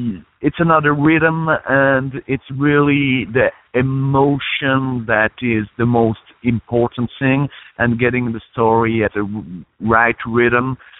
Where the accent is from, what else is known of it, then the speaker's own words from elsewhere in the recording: Switzerland; I'm from Switzerland.